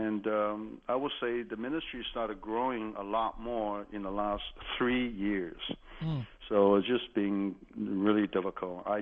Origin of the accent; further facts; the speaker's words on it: Taipei, Taiwan; My wife is from southern France, and I'm from Taipei.